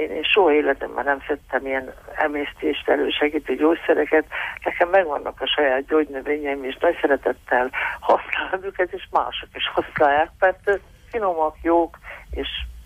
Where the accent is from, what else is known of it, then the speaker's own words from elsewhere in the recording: Moldavia, Romania; Hát én hála jó Istennek, én itt nőttem fel, és nyitott szemmel. Úgyhogy ebből tudok másoknak is osztogatni, ami nekem van, és amit kaptam itt a faluban és Moldvában.